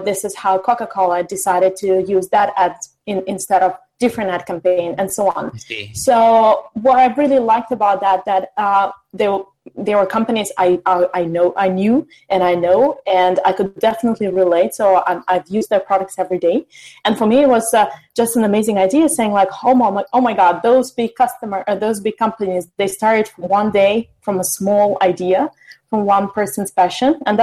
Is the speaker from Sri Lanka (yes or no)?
no; Moscow, Russia; moved away as an adult; I was born and spent first 22, 23 years of my life in Moscow.